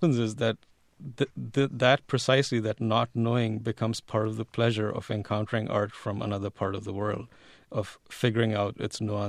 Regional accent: India; But I think, I mean, as an Indian, I'm used to doing this.

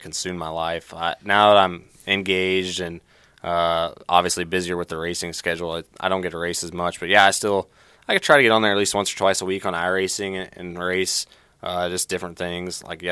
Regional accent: Indiana, United States; I grew up in Indiana, 45 minutes from where he grew up. We both grew up sprint car racing

